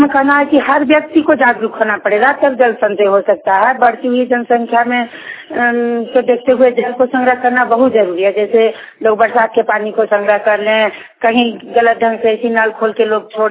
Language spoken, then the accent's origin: Hindi; Jhajha, Bihar, India; हम झाझा के रहने वाले हैं।